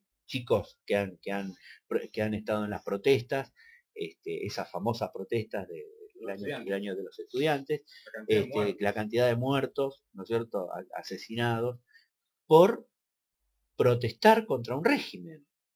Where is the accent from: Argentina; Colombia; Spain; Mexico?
Argentina; yo como argentino, me cuento entre los que van a hablar